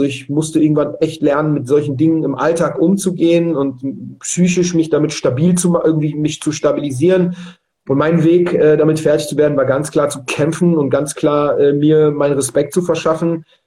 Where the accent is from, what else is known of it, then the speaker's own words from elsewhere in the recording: Berlin, Germany; weil ich bin in Berlin-Schöneberg aufgewachsen